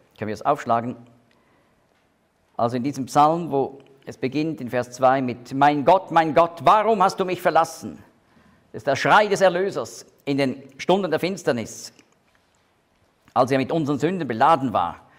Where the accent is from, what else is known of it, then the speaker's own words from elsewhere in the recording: Switzerland; das muss man als Schweizer lernen, wirklich, Zunge zwischen die Zähne und dann the.